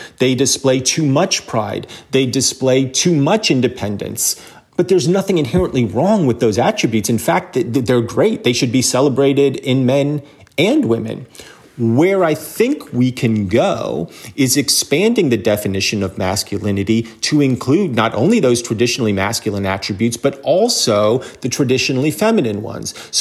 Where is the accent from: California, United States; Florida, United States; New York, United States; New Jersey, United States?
New Jersey, United States; better citizens than the people that I grew up with in New Jersey in the 1980s.